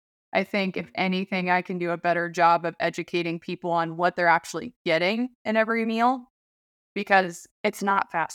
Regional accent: Alaska, United States; Yeah, I was born and raised. I'm, I guess now second generation. My grandparents on both my mom and my dad's side moved up to Alaska pre-statehood.

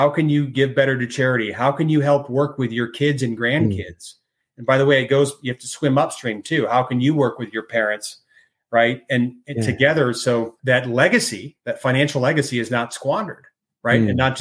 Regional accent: Michigan, United States; we're from Michigan originally, so we have Michigan roots.

